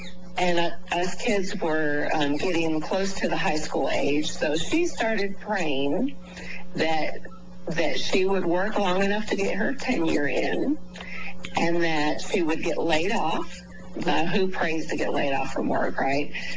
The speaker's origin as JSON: {"language": "English", "town": "Wheaton", "region": "Illinois", "country": "United States", "tie": "born or raised there", "also_born_or_lived": "Kentucky", "said": "Well, I grew up in Wheaton, Illinois. And a lot of people say, how in the world did you get to Kentucky?"}